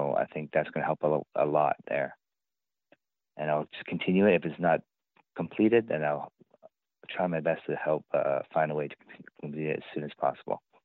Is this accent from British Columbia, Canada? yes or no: yes; Prince Rupert, British Columbia, Canada; I am from Prince Rupert.